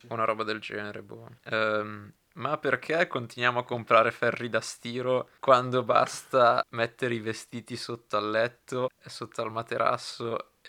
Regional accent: Apulia, Italy; Vabbè, raga, sono pugliese.

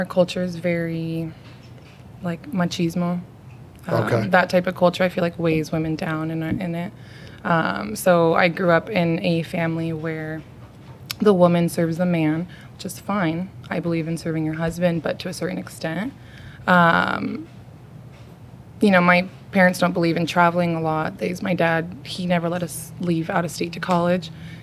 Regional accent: Jalisco, Mexico; now in United States; Okay. Well, I was born in Guadalajara in Jalisco, Mexico. I lived in a small town an hour and a half away from Guadalajara. So it's a small mountain town. Call mm-hmm. it a pueblo. It's next to one of the biggest lakes in Mexico, Chapala.

